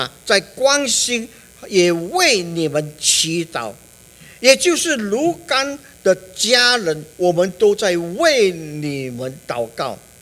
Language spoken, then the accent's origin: Chinese; China; 我们中国人常常就是以为说，我给他吃得饱、喝穿得好，送他到名校